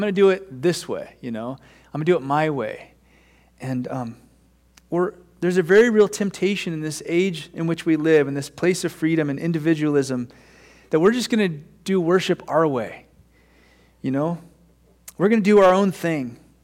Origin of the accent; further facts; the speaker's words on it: Portland, Oregon, United States; I lived in Portland. I was born and raised in Portland.